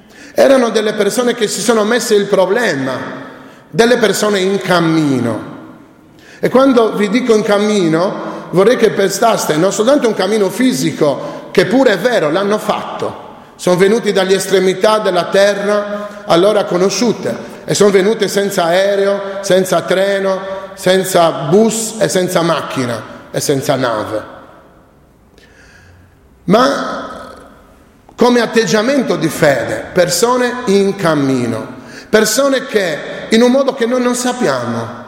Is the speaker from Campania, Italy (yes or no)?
no; Sardinia, Italy; noi, se vogliamo parlare in senso ampio, come italiani, ancora di più come sardi